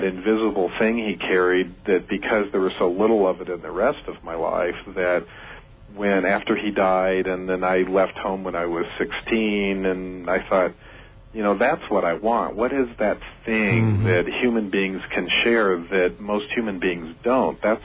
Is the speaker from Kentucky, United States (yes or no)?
yes; Louisville, Kentucky, United States; Yeah, I grew up in Louisville, Kentucky, which is, I've gone back there, I can't even believe my DNA even stopped off there for a little bit, you know, it's like I don't fit there at all, but it was still the Ohio River Valley